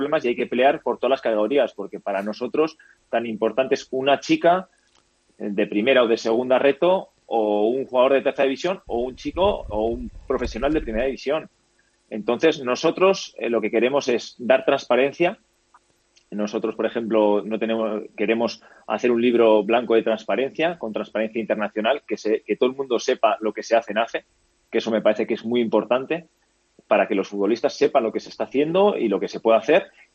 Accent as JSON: {"language": "Spanish", "region": "Basque Country", "country": "Spain", "said": "Yo, como buen vasco, firmo ganar las dos."}